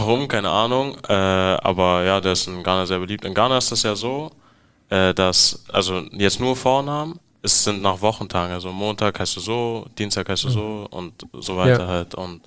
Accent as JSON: {"language": "German", "region": "Berlin", "country": "Germany", "tie": "born or raised there", "said": "Also ich bin in Wedding geboren, also nähe Morbid, das ist so eine Brücke gibt's da und das Morbita-Teil, wenn du über die Brücke gegangen bist, warst du in Wedding und da habe ich direkt gewohnt"}